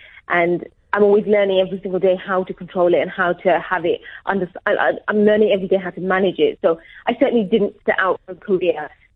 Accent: United Kingdom; Yes, I was really lucky because being British, you know, when I was at school, I was exposed to lovely food at school

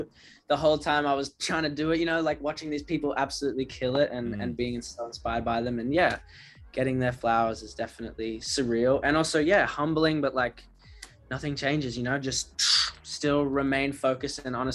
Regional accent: Sydney, New South Wales, Australia; now in United States; I mean, I'm just a kid from Bronny Beach, honestly. Like, I just grew up in Sydney surfing

